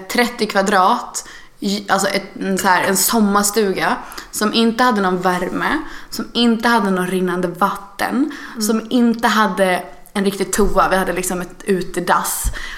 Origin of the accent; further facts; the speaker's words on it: Kungsbacka, Halland County, Sweden; Jag är från Kungsbacka som är en jätterik kommun. Men vi bodde på Rosengatan, vilket är så här, den smutsigaste gatan i Kungsbacka.